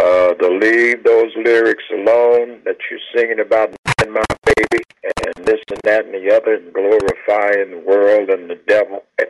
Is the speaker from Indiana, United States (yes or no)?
no; Detroit, Michigan, United States; I grew up in Detroit on the east side, sort of like in between poverty and low income